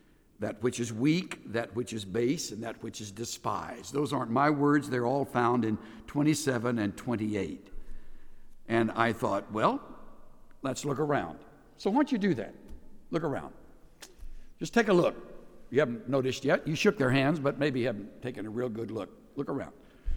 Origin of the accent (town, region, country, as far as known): El Campo, Texas, United States